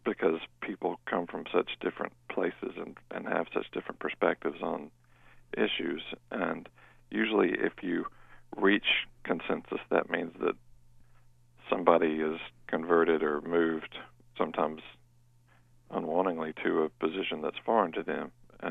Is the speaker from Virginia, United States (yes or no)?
no; Alabama, United States; I grew up in Alabama, in a small town in central Alabama